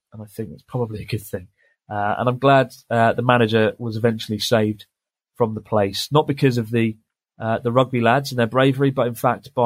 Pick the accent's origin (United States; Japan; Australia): Japan; Ibaraki; I was born and raised in Japan. I went to high school in Ibaraki Prefecture, just north of Tokyo. And I was in my high school rugby team. I was never very good at rugby, but my parents were from New Zealand